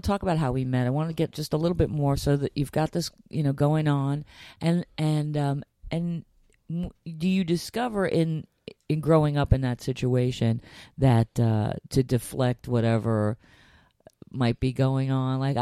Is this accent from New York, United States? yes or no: yes; New York City, New York, United States; and I grew up on the Upper West Side, not, you know, far Upper West, like Jew Upper West. I was on Jew Upper West, Lincoln Center area